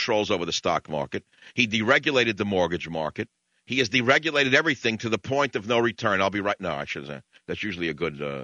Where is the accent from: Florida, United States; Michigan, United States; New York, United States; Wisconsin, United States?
New York, United States; Queens; they were all significantly, astonishingly attractive to a kid from Queens, New York.